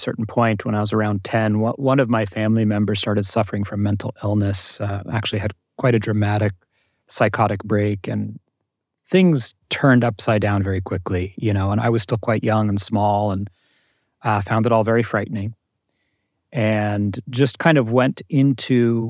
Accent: New Jersey, United States; So I grew up in Jersey, in North Jersey, middle-class family. Both my parents were Jewish.

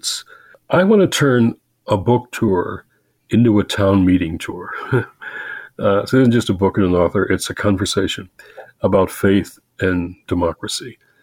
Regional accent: Detroit, Michigan, United States; We're going to my hometown of Detroit and then Grand Rapids right there in Michigan, too

